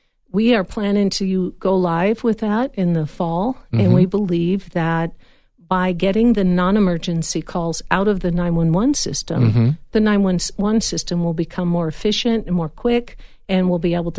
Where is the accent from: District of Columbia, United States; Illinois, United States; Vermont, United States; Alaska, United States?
Illinois, United States; Chicago; Yeah, same, same. Right. That's where I'm from.